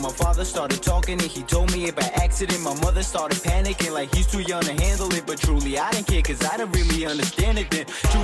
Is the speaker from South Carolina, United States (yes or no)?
no; Newark, New Jersey, United States; I was raised in Newark, New Jersey ever since I was 5 years old. I'm 22 now.